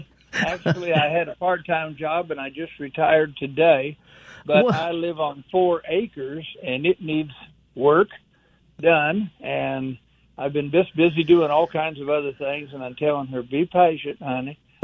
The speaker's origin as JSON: {"language": "English", "region": "Iowa", "country": "United States", "tie": "born or raised there", "moved": "yes", "said": "Well, I moved down to the south from Iowa about 2 years ago."}